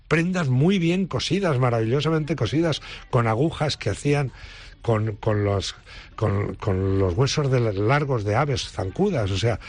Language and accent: Spanish; Durango, Basque Country, Spain; also born or lived in Alcarria, Spain; yo me crié en Durango, soy alcarreño de origen.